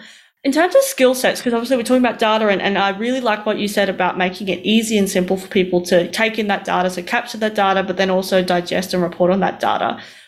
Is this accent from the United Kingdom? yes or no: no; Roma, Queensland, Australia; also born or lived in Brisbane; now in Toowoomba, Australia; I grew up in Roma and, you know, I loved math was my jam. I went into engineering, but it was, you know, I went to uni in Brisbane and I live in Toowoomba now, which is regional.